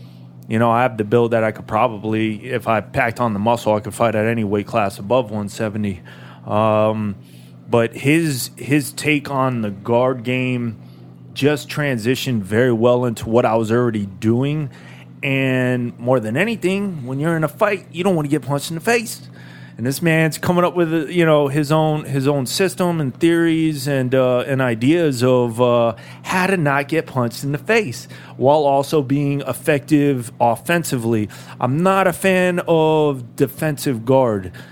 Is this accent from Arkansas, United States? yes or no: no; Fort Lauderdale, Florida, United States; also born or lived in Coral Springs; now in Orlando, United States; At the time, no. I grew up in Fort Lauderdale.